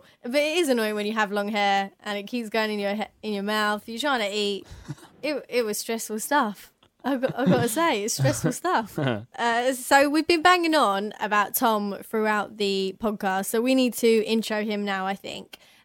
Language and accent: English; England, United Kingdom; Obviously, I didn't say that to her because I'm English.